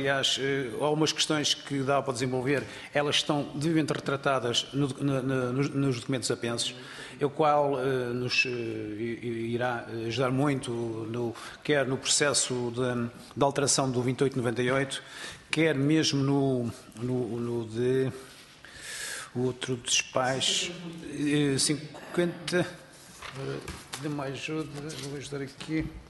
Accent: Santa Maria da Feira, Aveiro, Portugal; eu sou de Santa Maria da Feira do Feirense

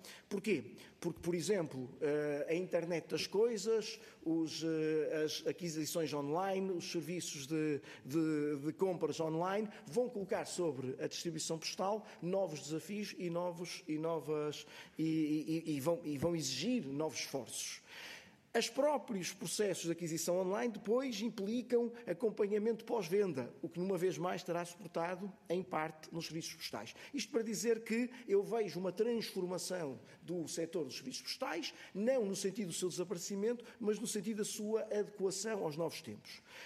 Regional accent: Norte, Portugal; also born or lived in Porto; Eu também sou do interior, eu nasci no Porto, mas sou de uma pequena aldeia do Norte

